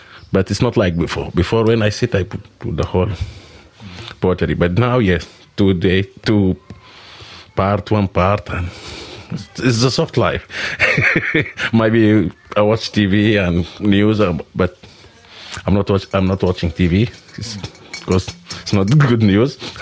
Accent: Sudan; moved away; I came from Sudan, Suri, Egypt. I came here 2002.

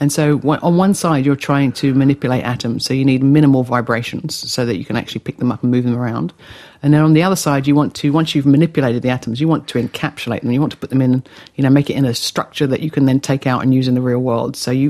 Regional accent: England, United Kingdom; now in Australia; I grew up in England and, I went to a very good university. I worked as a researcher in Cambridge

